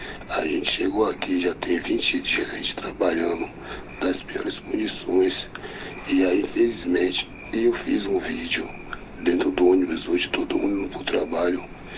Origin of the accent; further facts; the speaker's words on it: Bahia, Brazil; que viemos trabalhar no Rio Grande do Sul, viemos da Bahia.